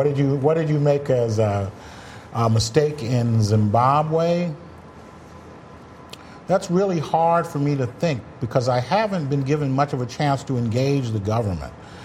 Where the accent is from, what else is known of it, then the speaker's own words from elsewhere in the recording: Queens, New York, United States; also born or lived in Harlem; I was born in Harlem. We moved to Queens. I went to high school in Brooklyn, so I'm all parts.